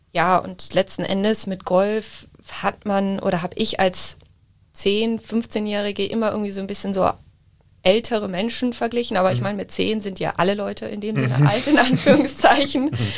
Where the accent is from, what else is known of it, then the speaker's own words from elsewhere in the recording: Düsseldorf, North Rhine-Westphalia, Germany; now in Munich, Germany; Also ich bin ja eigentlich aus Düsseldorf und bis heute habe ich mit denen Kontakt, obwohl ich ja in München wohne.